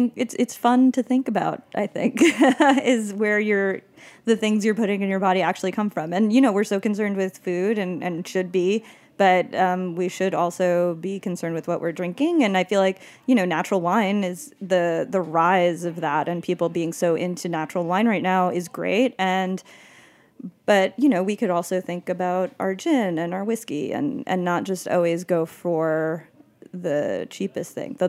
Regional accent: New York, United States; But yeah, no, I am from Long Island, and I talk about that a lot for some reason.

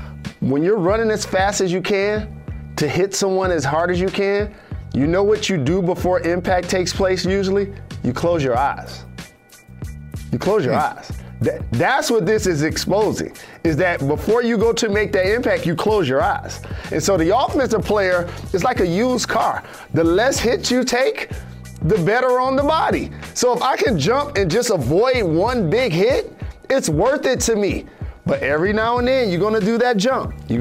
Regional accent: Detroit, Michigan, United States; Detroit stand up. What up, though, versus everybody. And I never do this. But I need a second to cook on my hometown team, dog.

